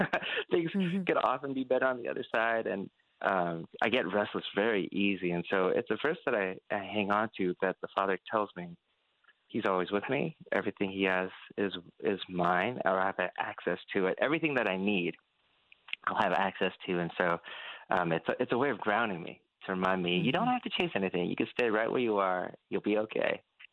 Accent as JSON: {"language": "English", "region": "Washington", "country": "United States", "tie": "born or raised there", "said": "I grew up in the Korean immigrant church near in the suburb of Seattle"}